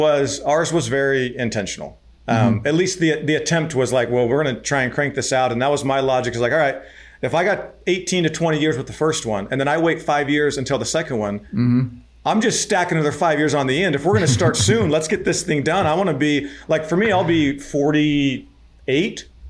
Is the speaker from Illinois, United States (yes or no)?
no; Arizona, United States; So born and raised in Arizona, growing up, I was the sixth of 10 kids.